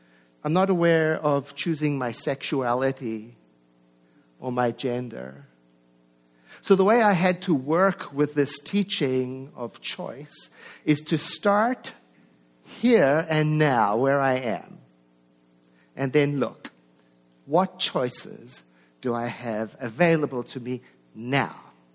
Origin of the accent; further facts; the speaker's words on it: South Africa; born there; I was born in South Africa in 1961.